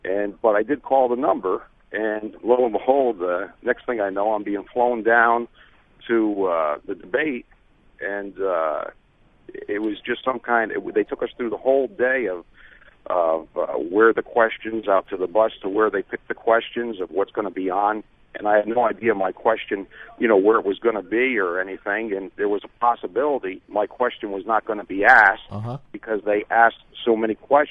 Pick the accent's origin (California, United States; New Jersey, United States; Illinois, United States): New Jersey, United States; Franklin; I'm from Franklin, New Jersey.